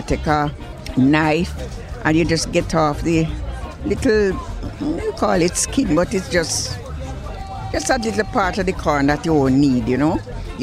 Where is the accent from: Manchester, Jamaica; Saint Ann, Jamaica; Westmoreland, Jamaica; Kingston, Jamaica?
Saint Ann, Jamaica; I'm from St. Anne.